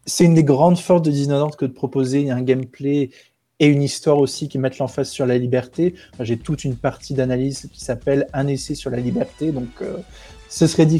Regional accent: northern France, France; Je viens du nord de la France, donc pain au chocolat.

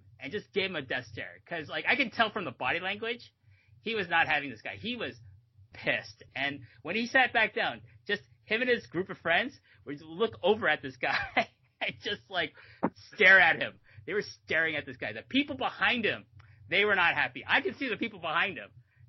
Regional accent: Toronto, Ontario, Canada; I'm used to it. I'm from Toronto.

